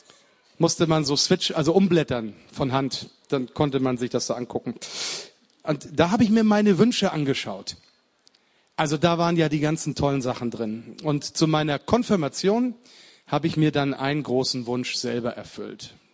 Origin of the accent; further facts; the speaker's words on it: Lower Saxony, Germany; born there; now in Hamburg, Germany; ich bin gebürtiger Niedersachse und komme aber jetzt aus Hamburg, das haben wir ja schon gesagt.